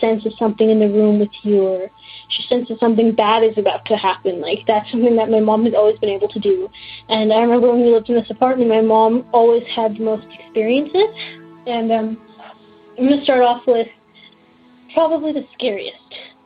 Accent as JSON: {"language": "English", "region": "Alberta", "country": "Canada", "said": "I'm from Alberta, Canada"}